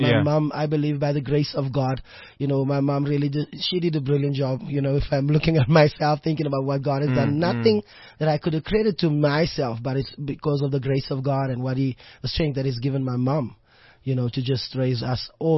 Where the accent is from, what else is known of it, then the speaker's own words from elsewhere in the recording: Eldorado Park, Gauteng, South Africa; Okay, for me, I mean, Eldorado Park, you know, it's renowned for gangsterism, renowned for, you know, drug abuse and all of those kind of things happening there. It was a challenge, you know, being raised by a single parent.